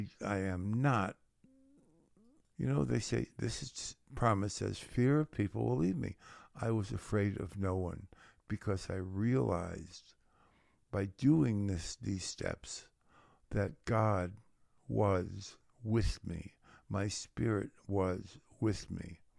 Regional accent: The Bronx, New York, United States; Of course, I grew up in New York, so I think in the Bronx, and I think my immune system got pretty strong.

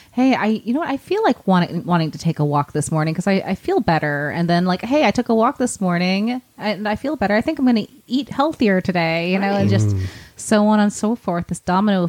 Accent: New Hampshire, United States; I grew up in New Hampshire.

